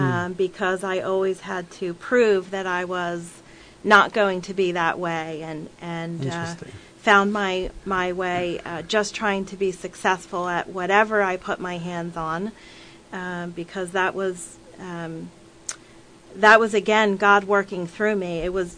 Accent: Levittown, Pennsylvania, United States; born there; So I was born in Levittown, Pennsylvania. I have a older brother and a younger sister.

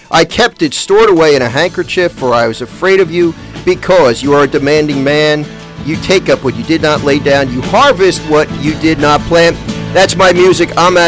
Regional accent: Philadelphia, Pennsylvania, United States; I'm a Philadelphian, born and raised here.

